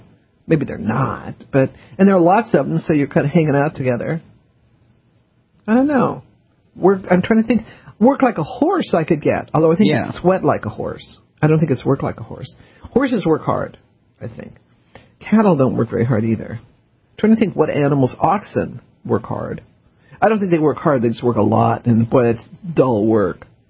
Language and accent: English; the South, United States; partially because I'm from the South, and the South treats the Civil War completely differently than the North does.